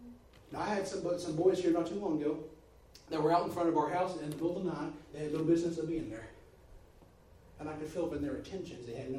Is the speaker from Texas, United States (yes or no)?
yes; Texas, United States; Well, we're not here from here. We're from Texas.